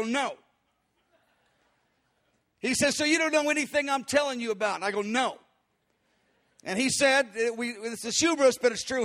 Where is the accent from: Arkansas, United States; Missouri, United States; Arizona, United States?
Missouri, United States; Kansas City; also born or lived in St. Louis; because I grew up in Kansas City. I was here 20 years and then St. Louis for 7.